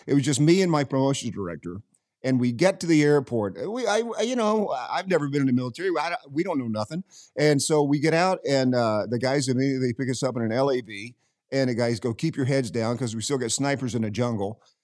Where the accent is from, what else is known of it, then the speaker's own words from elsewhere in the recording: Knoxville, Tennessee, United States; I grew up in Knoxville.